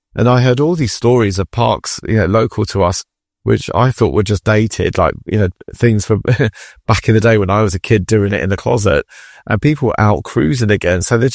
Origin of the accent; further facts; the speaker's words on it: Croydon, London, United Kingdom; I grew up in South London, in Croydon in the 90s, in the shadow of AIDS, in a very Greek Orthodox religious heavy family.